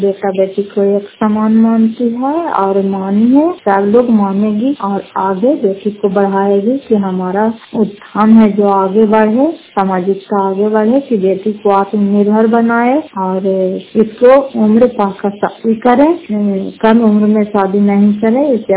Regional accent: Fatehpur, Bihar, India; घर फतेहपुर, पंजाब मकरौता, जिला नालंदा, करातसा ब्लॉक की निवासी हूँ

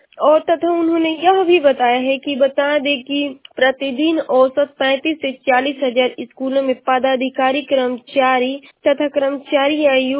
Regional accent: Ballia, Uttar Pradesh, India; और मैं बलिया जिले की निवासी हूँ।

